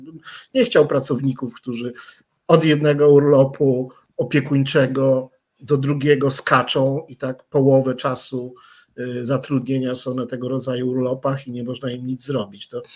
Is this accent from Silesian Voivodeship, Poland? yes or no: no; Kraków, Lesser Poland, Poland; ja też jestem krakowianinem i też pracowałem w Instytucie Filozofii.